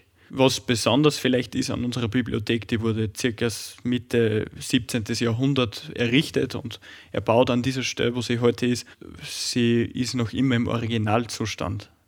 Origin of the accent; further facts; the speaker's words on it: Reichersberg, Upper Austria, Austria; bin seit 2023 hier im Stift Reichersberg, zurzeit im Noviziat. Ich bin tatsächlich auch ein gebürtiger Reichersberger, also ein waschechter Innviertler.